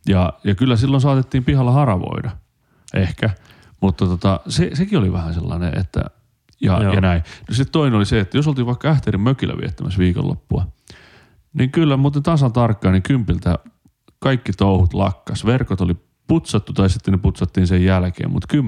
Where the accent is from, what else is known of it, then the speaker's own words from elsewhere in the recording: Kuortane, South Ostrobothnia, Finland; Ja tämä oli sama myös siellä kotipuolessa. Sitten mentiin Kuortaneen kirkkoon.